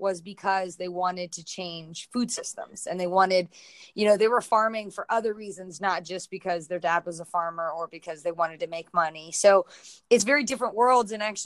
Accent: Kansas, United States; I was surrounded by 1,000-acre farms where I'm from, a very rural area in Kansas.

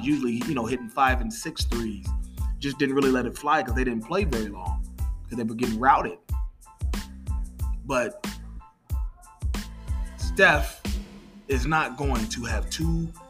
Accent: Cincinnati, Ohio, United States; got my hometown, the Republic of Cincinnati Redlegs

